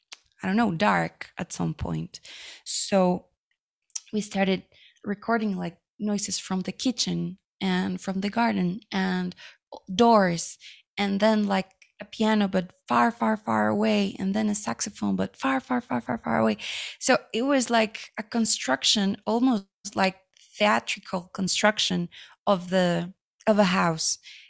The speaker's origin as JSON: {"language": "English", "town": "Coatepec", "region": "Veracruz", "country": "Mexico", "tie": "born or raised there", "said": "And he came to my hometown, to Coatepec, and we recorded … in my parents' house."}